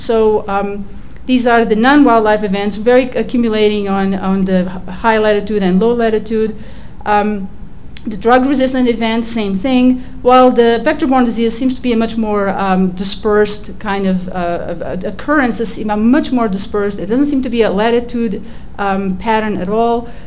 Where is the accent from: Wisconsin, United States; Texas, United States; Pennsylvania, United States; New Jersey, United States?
New Jersey, United States; I'm from New Jersey, and it's a major problem in New Jersey.